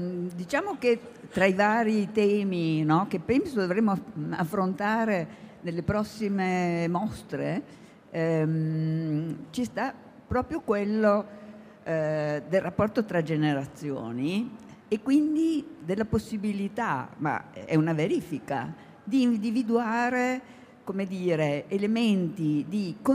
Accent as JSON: {"language": "Italian", "town": "Trieste", "region": "Friuli-Venezia Giulia", "country": "Italy", "said": "Faccio un esempio da triestina"}